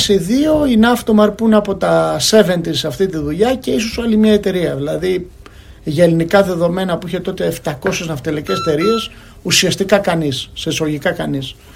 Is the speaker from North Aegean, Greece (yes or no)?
yes; North Aegean, Greece; Ναι, εγώ δεν είμαι τα Καρδάμιλα, αλλά είμαι από Τυχείο.